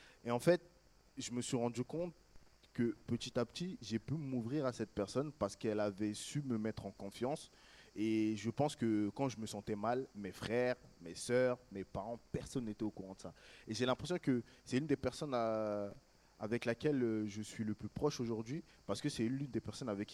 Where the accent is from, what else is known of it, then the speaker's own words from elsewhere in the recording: Bobigny, Île-de-France, France; Moi, je viens de Bobigny, dans le 93, et il y a une chose qui est tacite là-bas